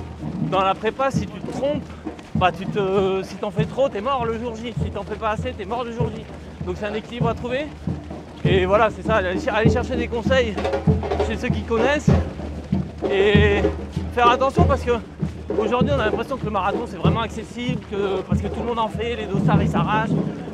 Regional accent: France; nous, par exemple, en tant que Français

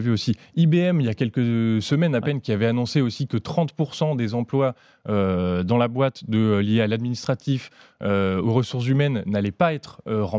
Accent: Paris, Île-de-France, France; Moi, je suis un produit du terroir parisien.

